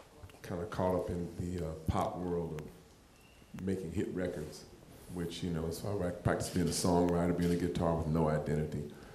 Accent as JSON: {"language": "English", "town": "Los Angeles", "region": "California", "country": "United States", "tie": "born or raised there", "said": "Well, growing up in Los Angeles, there's a lot of blues there."}